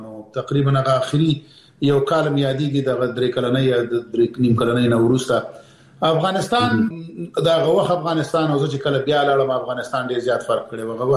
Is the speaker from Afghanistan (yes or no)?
no; Peshawar, Khyber Pakhtunkhwa, Pakistan; زه پېښور کې د اول صف نه نیولې تر 12 پورې مالته درس ویلې دی.